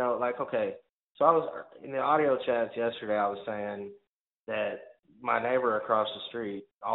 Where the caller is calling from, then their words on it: Arkansas, United States; Arkansas.